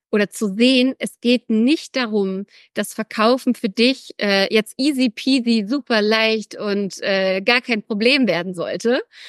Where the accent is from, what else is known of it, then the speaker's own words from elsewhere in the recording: Mecklenburg-Vorpommern, Germany; Ich bin nördlich, so wie du, komme ich auch aus Mecklenburg-Vorpommern.